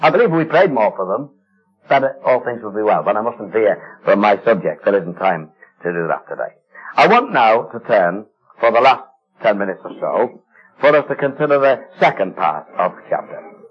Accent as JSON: {"language": "English", "town": "Liverpool", "region": "North West England", "country": "United Kingdom", "tie": "born or raised there", "said": "in the little Assembly I was brought up in Liverpool"}